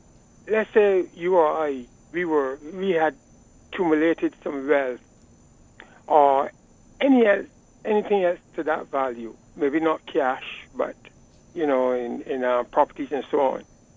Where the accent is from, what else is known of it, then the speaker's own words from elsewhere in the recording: Barbados; I've lived in the country where I've resided in Barbados, where I live and born and bred in Barbados.